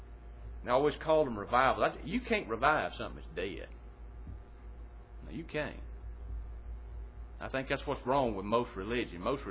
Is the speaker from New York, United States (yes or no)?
no; Manning, Louisiana, United States; I can remember back in my hometown years ago, they'd have tent revivals where they'd come through and set it up down on the football stadium there in Manning, Louisiana